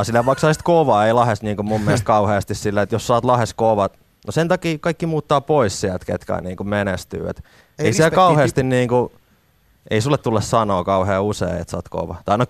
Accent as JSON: {"language": "Finnish", "town": "Helsinki", "region": "Uusimaa", "country": "Finland", "tie": "born or raised there", "lives_now": "Padasjoki, Finland", "said": "No mun kotikaupunki oikeasti on kyllä Helsinki, että täällä mä oon syntynyt, okay. Mutta sit mä oon muuttanut Landelle ja nyt mä oon asunut joku 7"}